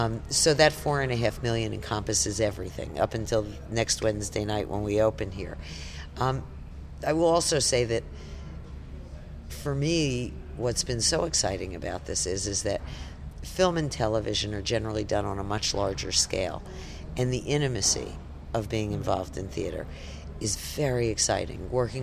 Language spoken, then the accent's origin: English; United States; I am an American.